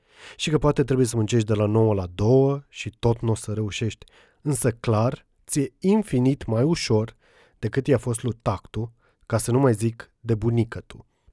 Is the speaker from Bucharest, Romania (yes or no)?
no; Piatra Neamț, Neamț County, Romania; sunt un moldovean din Piatra Neamț, cu părinți fără studii superioare, muncitor în fabrică